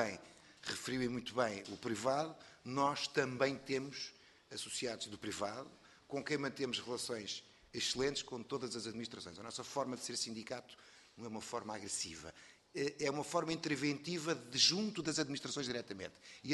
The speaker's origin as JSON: {"language": "Portuguese", "country": "Portugal", "said": "como bom português tento atingi-lo de outra"}